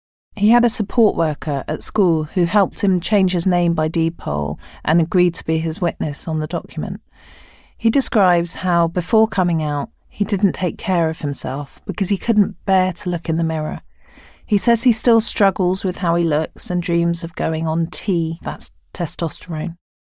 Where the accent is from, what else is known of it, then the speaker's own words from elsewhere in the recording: London, United Kingdom; I'm a Londoner.